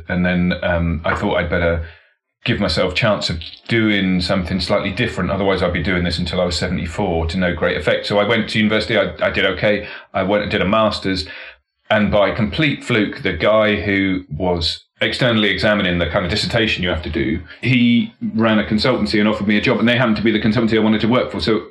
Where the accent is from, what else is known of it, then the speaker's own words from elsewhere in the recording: South West England, United Kingdom; also born or lived in Winchester / London / Whitstable; and I'm from Devon and all of that.